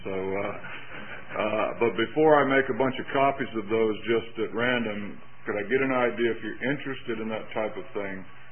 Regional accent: the South, United States; And I'm from the South. I can't count near that fast.

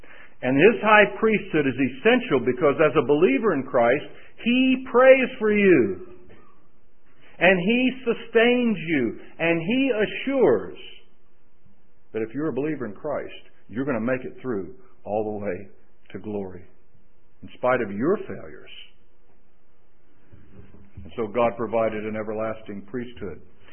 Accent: Florida, United States; Now, I'm from Florida, and it's an amazing thing.

